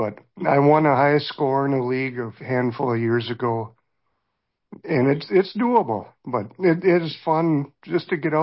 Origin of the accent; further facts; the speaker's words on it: Minnesota, United States; I'm from Minnesota, and I have had LHON for 7 years